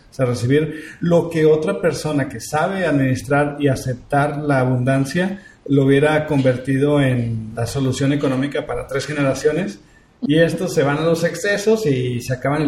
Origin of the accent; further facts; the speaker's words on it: Mexico; como mexicanos estamos como infantiles en nuestra manera de pensar